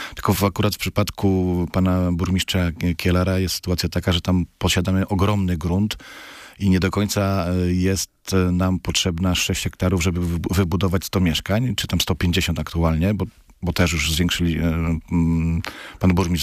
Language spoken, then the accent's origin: Polish; Paczków, Opole Voivodeship, Poland; bo też jestem z Paczkowa